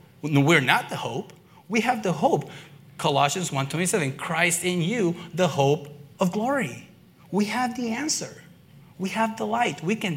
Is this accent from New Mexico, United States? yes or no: no; California, United States; I come from Southern California, and the church I used to go to, there's a bunch of surfers, and we used to go to the beach